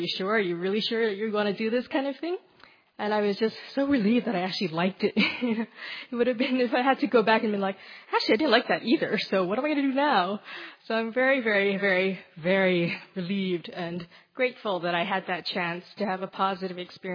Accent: Philippines; I grew up in the Philippines, actually, although by passport I am Thai and my parents are Thai. I was born and raised mostly in the Philippines

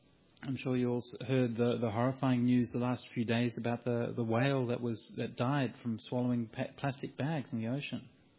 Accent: Bundanoon, New South Wales, Australia; My hometown for many years, Bundanoon, was the first town in the world that banned plastic water bottles.

